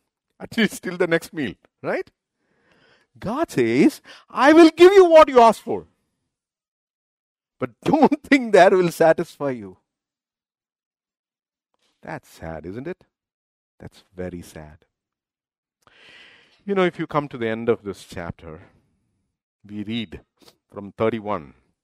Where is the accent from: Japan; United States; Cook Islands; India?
India; Kerala; You know, I grew up in Kerala.